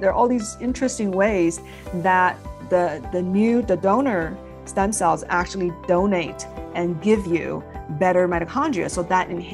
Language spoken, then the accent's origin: English; China; I grew up in China.